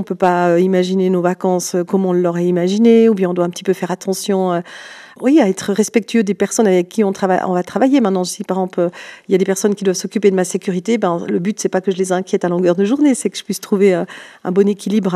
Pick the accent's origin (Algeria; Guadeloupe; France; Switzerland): Switzerland; Jura; quand on est jurassienne